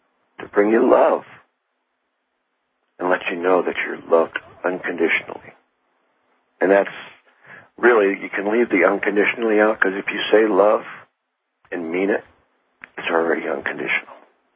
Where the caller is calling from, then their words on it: Albuquerque, New Mexico, United States; But right now, it's a beautiful day in New Mexico. I'm calling from Albuquerque.